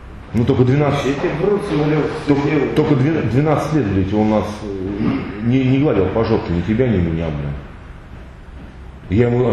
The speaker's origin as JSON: {"language": "Russian", "region": "Sevastopol", "country": "Ukraine", "said": "Ну, я с Украины, блядь. С Севастополя, блядь."}